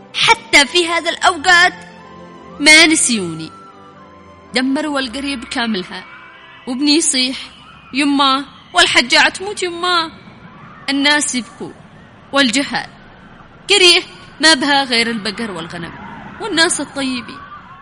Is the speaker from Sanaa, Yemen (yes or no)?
yes; Sanaa, Yemen; لو كانوا هم نازحين عندنا بصنعاء كنا نتحملهم هكذا؟